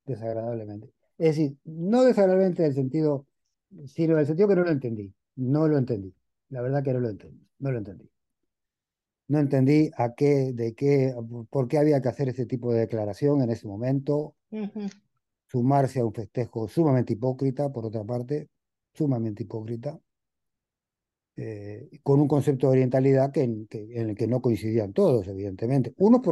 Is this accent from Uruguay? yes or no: yes; Montevideo, Uruguay; Yo no puedo ser marxista-leninista porque soy de Pocitos.